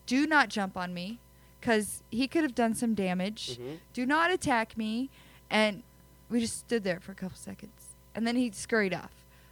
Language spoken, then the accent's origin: English; Missouri, United States; I'm from Missouri. I grew up seeing raccoons and possums.